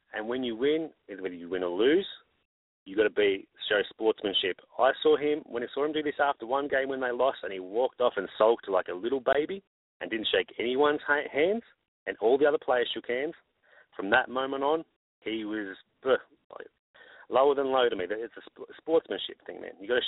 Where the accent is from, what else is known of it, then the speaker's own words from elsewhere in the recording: Australia; I'm an Aussie, man. What do I know?